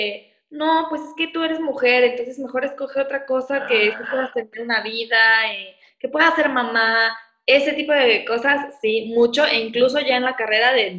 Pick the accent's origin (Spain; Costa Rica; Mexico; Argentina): Mexico; Morelia, Michoacán; also born or lived in Guadalajara; yo soy de Morelia y me fui a Guadalajara a estudiar, entonces fue la primera vez que viví con roomies